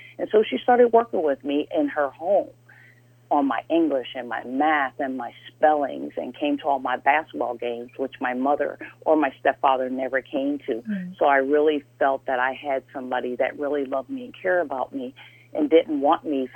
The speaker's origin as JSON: {"language": "English", "town": "Norristown", "region": "Pennsylvania", "country": "United States", "tie": "born or raised there", "said": "I was born and raised in Norristown, Pennsylvania. That's outside of Philadelphia."}